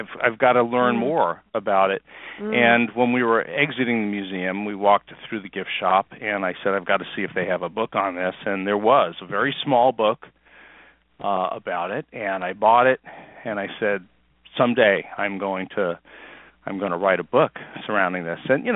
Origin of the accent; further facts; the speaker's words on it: New York, United States; I think as a kid growing up in New York, they did a tour, and selected parts of the Dead Sea Scrolls were on display, and I missed it.